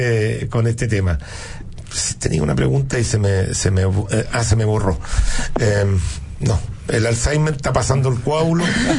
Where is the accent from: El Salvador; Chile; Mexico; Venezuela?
Chile; ¿somos los chilenos solidarios realmente?